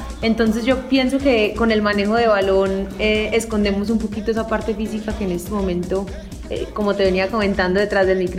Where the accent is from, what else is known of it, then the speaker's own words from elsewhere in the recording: Medellín, Antioquia, Colombia; born there; Yo nací en Medellín en el 94, yo tengo 24 años. Crecí con mi familia, una familia muy unida tengo yo.